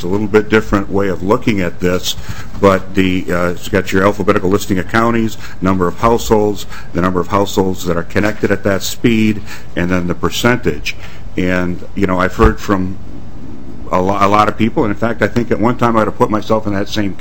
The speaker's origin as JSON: {"language": "English", "region": "Minnesota", "country": "United States", "said": "We're at 23rd, I think, as a Minnesotan. I just don't like that, you know."}